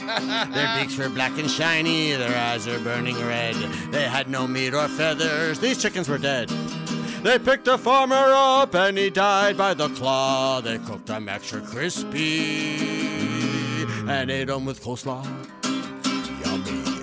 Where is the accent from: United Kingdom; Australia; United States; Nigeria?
United States; New Jersey; now in Los Angeles, United States; Well, I'm from New Jersey.